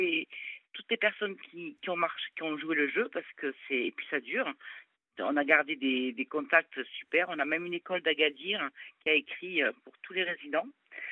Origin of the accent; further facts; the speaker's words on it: Toulouse, Occitanie, France; now in Reims, France; Alors, je suis à la base, je suis toulousaine, et oui. J'habite Reims.